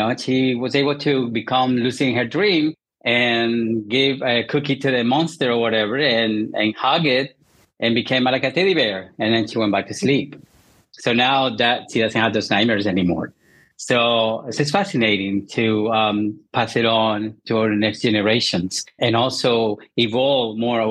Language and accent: English; Colombia; English is a second language; Like myself too, I was raised Catholic in Colombia.